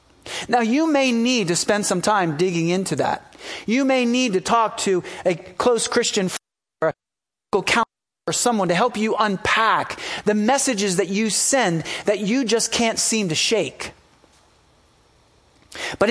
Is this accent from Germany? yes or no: no; Philadelphia, Pennsylvania, United States; And where I grew up in Philadelphia in the late 70s